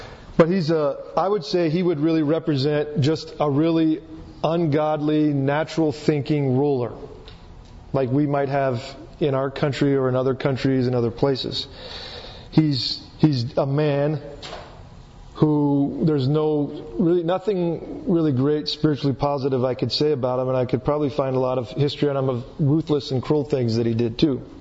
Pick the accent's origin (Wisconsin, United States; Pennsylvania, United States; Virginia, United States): Virginia, United States; born there; now in Spanaway, United States; But guess what? I wasn't born here. I was born on the East Coast in Virginia.